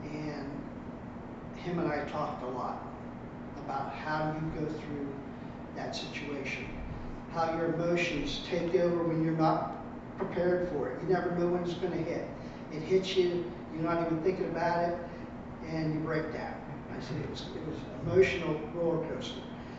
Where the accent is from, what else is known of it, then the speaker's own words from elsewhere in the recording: Fort Hood, Texas, United States; born there; Well, I was born in Fort Hood, Texas. So I thought, I got to go back to my home state and help these people after their hurricane.